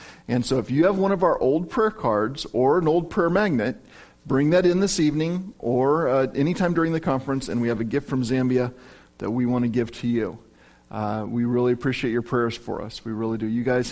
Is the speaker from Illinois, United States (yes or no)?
yes; Decatur, Illinois, United States; also born or lived in Danville; I've told them about all of our winters here in Illinois, because I was born in Danville, grew up in Decatur